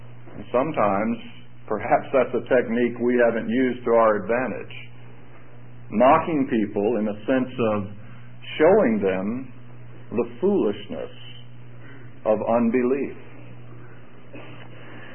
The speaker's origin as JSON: {"language": "English", "region": "Florida", "country": "United States", "said": "Now, that doesn't mean much to me since I'm from Florida"}